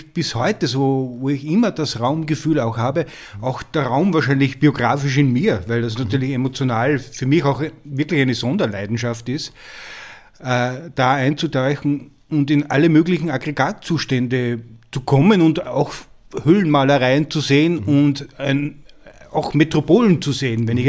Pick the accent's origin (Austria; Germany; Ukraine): Austria; Upper Austria; um als Oberösterreicher zu schnell in eine Gemütlichkeit zu verfallen